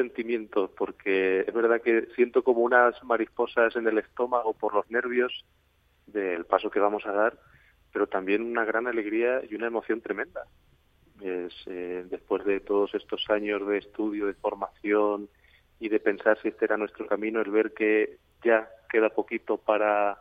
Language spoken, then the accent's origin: Spanish; Villarrobledo, Castilla-La Mancha, Spain; lo que hacía el sacerdote, el párroco de mi pueblo, de Villarrobledo.